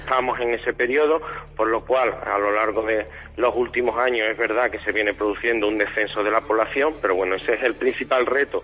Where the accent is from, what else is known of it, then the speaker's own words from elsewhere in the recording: Andalusia, Spain; accent: deje; de la provincia de Córdoba, muy cerquita de la provincia de Badajoz, por tanto somos vecinos de Extremadura y de ahí que tengamos rasgos característicos de esta tierra también, como puede ser el deje que tenemos en nuestro habla, pero no por ello dejamos de ser lógicamente cordobeses y andaluces